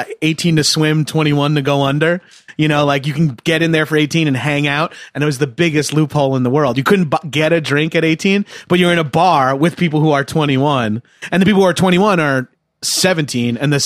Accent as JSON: {"language": "English", "region": "New York", "country": "United States", "said": "I mean, I'm from Long Island. A lot of Native Americans on Long Island."}